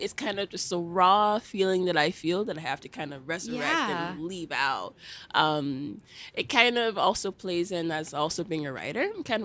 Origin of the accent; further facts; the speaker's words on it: Nigeria; I love being Nigerian. Like, I love being African.